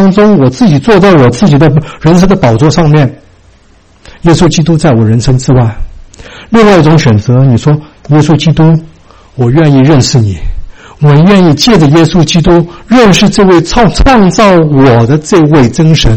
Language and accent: Chinese; China; 我们从国内来的，中国来的